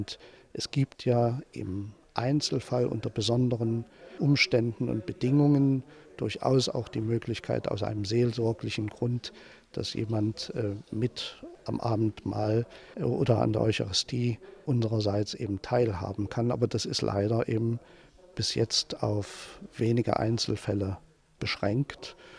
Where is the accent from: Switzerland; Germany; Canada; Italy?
Germany; East Germany; Ich komme ja nun aus Ostdeutschland, wo über 80% inzwischen keiner Kirche mehr angehören.